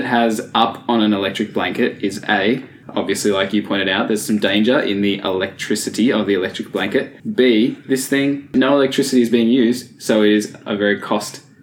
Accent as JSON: {"language": "English", "town": "Canberra", "region": "Australian Capital Territory", "country": "Australia", "tie": "born or raised there", "said": "You know, I grew up in Canberra, so I grew up in a cold place."}